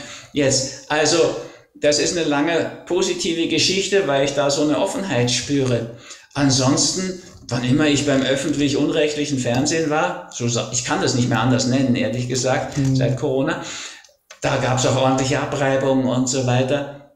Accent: Northern Germany, Germany; weil ich dann als Norddeutscher plötzlich im Urlaub nach Italien kam

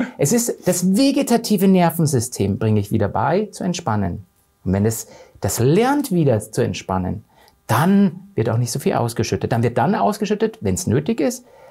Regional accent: Bavaria, Germany; Faschingszeit heißt es bei uns in Bayern, also Karneval oder wie auch immer

